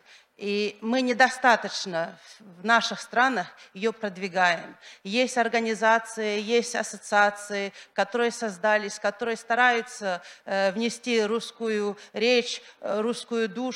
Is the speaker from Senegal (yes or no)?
yes; Senegal; я из Сенегала